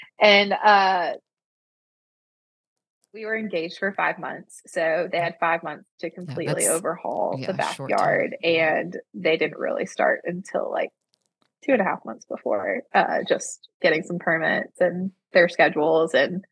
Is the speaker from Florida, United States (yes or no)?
yes; Santa Rosa Beach, Florida, United States; So I was born and raised in Santa Rosa Beach, so I couldn't imagine getting married anywhere else.